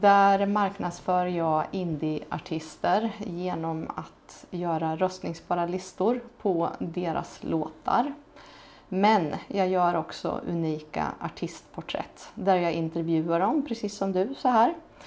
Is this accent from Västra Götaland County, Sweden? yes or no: no; Vadstena, Östergötland, Sweden; För jag växte upp i Vadstena, Motala-trakten.